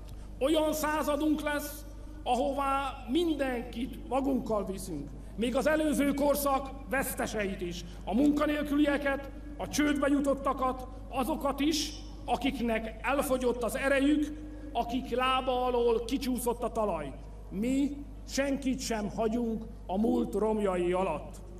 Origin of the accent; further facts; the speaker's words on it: Hungary; De mi magyarok nem a múlt védelmezői, hanem a jövő emberei akarunk lenni.